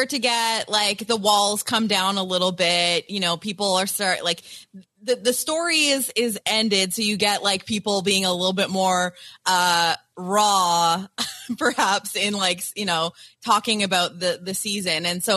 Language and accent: English; Canada; as a Canadian